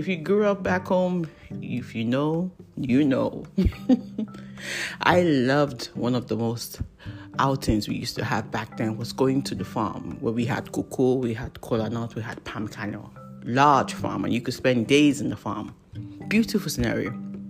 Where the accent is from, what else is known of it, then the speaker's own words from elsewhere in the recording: Idoani, Ondo, Nigeria; In Idoani, I am from Ishewa quarters. My family … is quite known, quite respected, quite awesome.